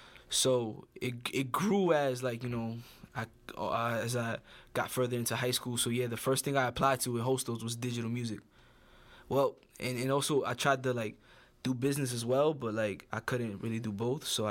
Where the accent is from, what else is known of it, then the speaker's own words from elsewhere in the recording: New York City, New York, United States; I just tell people I'm from Highbridge. Like, I have that much pride in the borough that I come from, and in that one section too